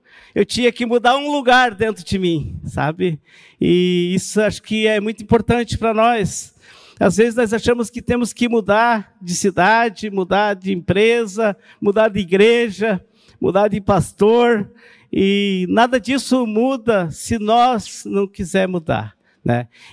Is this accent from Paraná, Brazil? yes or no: yes; Paraná, Brazil; moved away as an adult; Na verdade, sou paranaense, eu e minha esposa.